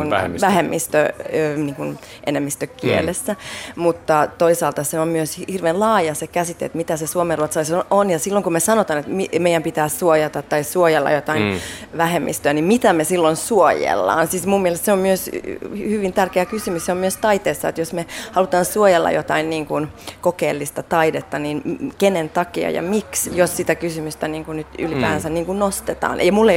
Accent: Helsinki, Uusimaa, Finland; mä oon Helsingistä kotoisin.

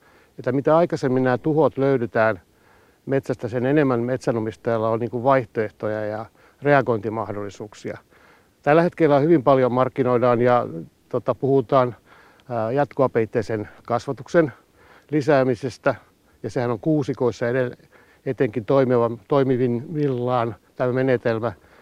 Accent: Finland; sieltä, mistä minä olen kotoisin, eli Kaakkois-Suomesta

